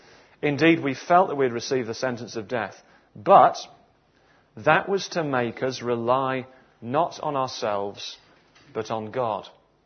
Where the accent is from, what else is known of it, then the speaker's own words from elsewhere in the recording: England, United Kingdom; Maybe it's the sort of stereotypical stiff upper lip, if we're English people.